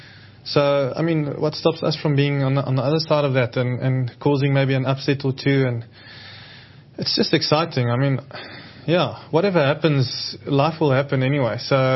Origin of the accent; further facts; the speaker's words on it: South Africa; as a South African supporter and a very proud South African, patriotic person.